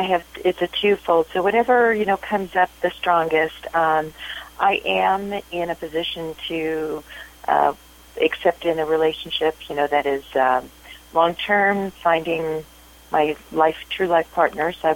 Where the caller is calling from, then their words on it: California, United States; I'm calling from California.